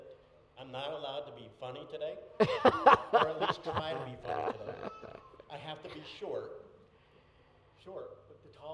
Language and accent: English; Georgia, United States; So we're originally from Trina's from Texas, I'm from Georgia in the U.S.